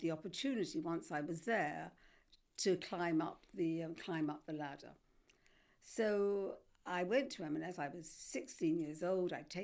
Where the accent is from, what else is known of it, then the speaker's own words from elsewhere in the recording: London, United Kingdom; I am a Londoner, but normally I don't go very far north of St John's Wood